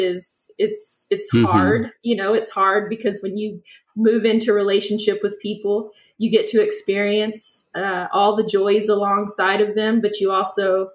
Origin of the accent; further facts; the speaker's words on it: Abilene, Texas, United States; I'm from Abilene originally. Man. Yep. And all my family still lives in Abilene, kind of West Texas area.